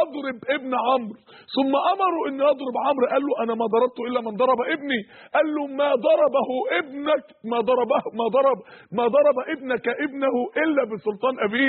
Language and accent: Arabic; Egypt; انت مصري وانا مصري، دي بلدي ودي بلدك